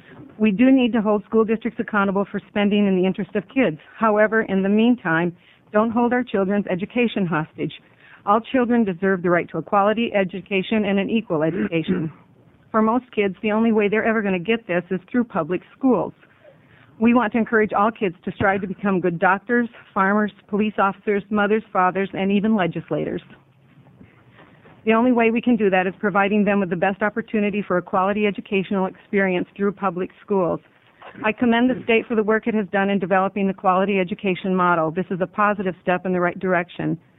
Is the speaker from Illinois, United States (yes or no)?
no; Springfield, Oregon, United States; I'm from Springfield, Oregon